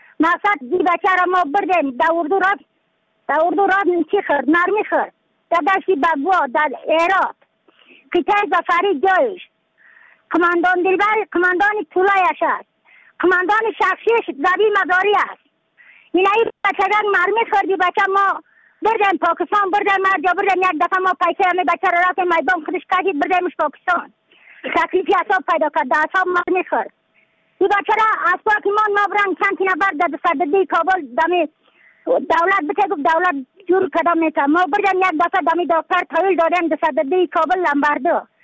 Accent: Badakhshan, Afghanistan

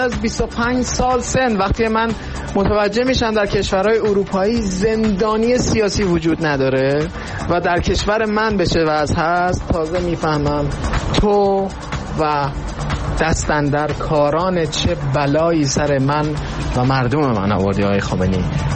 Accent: Iran; دوری من از خانواده و وطنم و مهاجرت کردن من

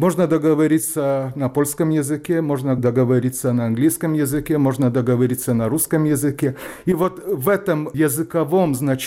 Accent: Kaunas, Kaunas County, Lithuania; also born or lived in Vilnius; Я родился в Вильнюсе, а вырос в Каунасе, а потом возвратился в Вильнюс.

